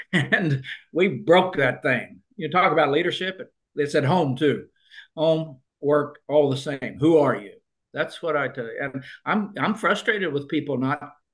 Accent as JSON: {"language": "English", "region": "Oklahoma", "country": "United States", "tie": "born or raised there", "said": "I grew up in Oklahoma on a farm."}